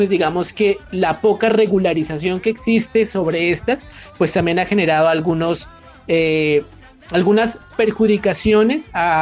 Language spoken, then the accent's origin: Spanish; Pasto, Nariño, Colombia; soy hijo, soy hermano, soy padre, soy pastuso.